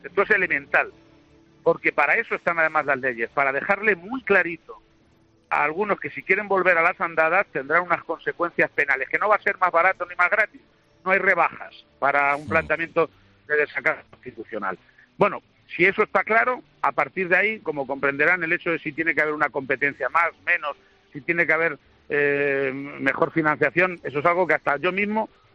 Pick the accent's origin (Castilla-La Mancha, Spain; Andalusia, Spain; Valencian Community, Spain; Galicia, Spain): Castilla-La Mancha, Spain; Consuegra